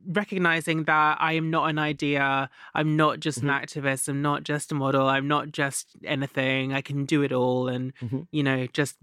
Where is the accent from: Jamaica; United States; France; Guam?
Jamaica; I'm Jamaican.